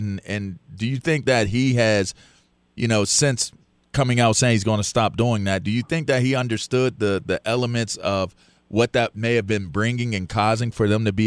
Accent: Pittsburgh, Pennsylvania, United States; I'm from Pittsburgh, so I get how we are as fans.

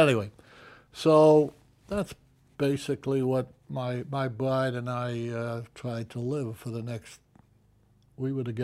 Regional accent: New York City, New York, United States; In New York City, Manhattan. East End Avenue. Yeah, that was the rats and the cockroaches were bigger than the tenants.

